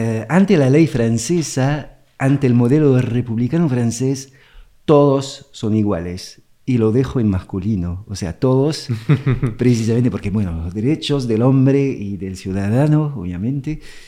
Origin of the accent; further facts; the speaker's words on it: Morocco; yo vengo de Marruecos, o sea, del sur global, de cierta forma